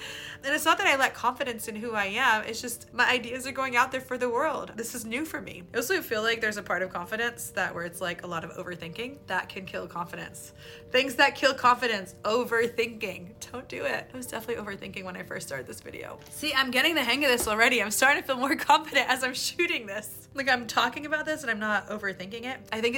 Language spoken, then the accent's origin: English; Tennessee, United States; You know, I grew up in the South in Tennessee around people who did not look like me.